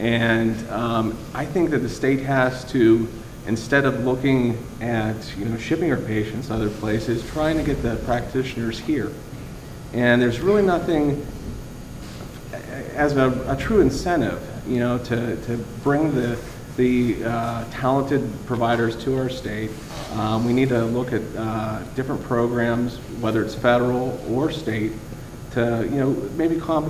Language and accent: English; Pittsburgh, Pennsylvania, United States; I'm a transplant from Pittsburgh.